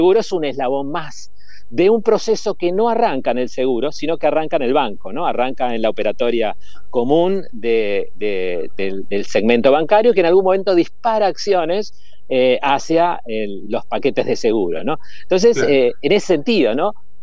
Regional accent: Argentina; nos compete, digamos, como argentinos y como miembros de la industria

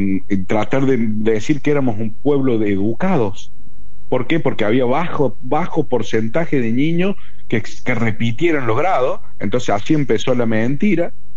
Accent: Córdoba, Argentina; vengo también del norte de Córdoba, de un pueblo muy pequeño, de 2000 personas, el Harre

